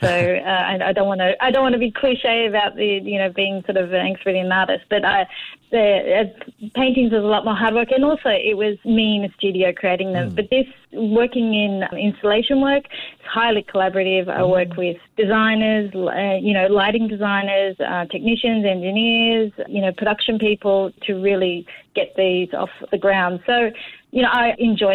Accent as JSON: {"language": "English", "country": "Australia", "said": "And a rabbit relates to my home country in that it was introduced with white settlers over 200 years ago, and it's gone feral across Australia."}